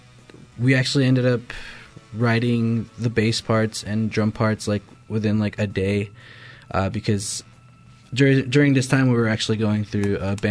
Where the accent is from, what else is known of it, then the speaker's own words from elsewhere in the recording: Thornton, Colorado, United States; We're from Thornton originally, even though it probably says Denver in other places